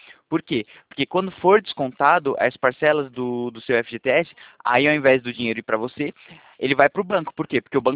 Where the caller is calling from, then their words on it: Itatiba, São Paulo, Brazil; meu escritório fica aqui no interior de São Paulo, na cidade de Itatiba, tá bom?